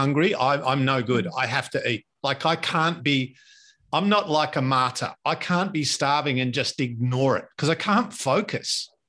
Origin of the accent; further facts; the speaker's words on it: Australia; I grew up in Australia, in an Australian household with traditional kind of, you know, food and a mum who loved to cook.